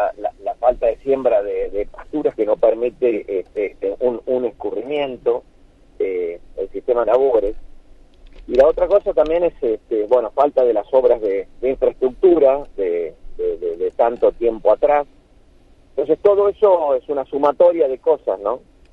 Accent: Argentina

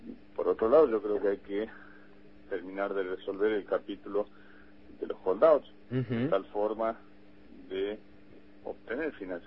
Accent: Salta, Argentina; Yo soy de Salta y la verdad que todo el costo logístico que tengo desde allá para acá es muy, muy alto.

